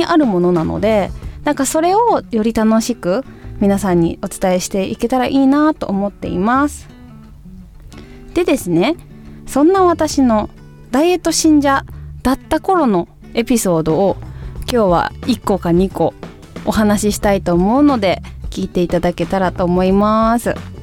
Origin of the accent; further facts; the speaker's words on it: Kansai, Japan; 喋り方でもちょっとわかるかもしれないんですが、私は関西出身のただいま24歳の歌手です。